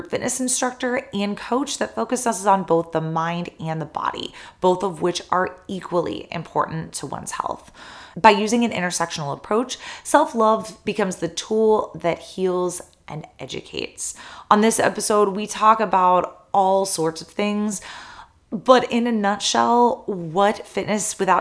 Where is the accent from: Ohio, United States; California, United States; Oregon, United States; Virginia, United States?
Ohio, United States; Youngstown; So we talked about before, I grew up in Youngstown, Ohio.